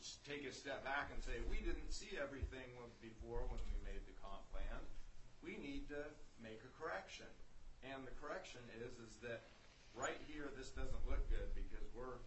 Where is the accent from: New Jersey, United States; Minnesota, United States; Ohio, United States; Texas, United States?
Ohio, United States; I grew up in Ohio. We have the same issues, the whole thing.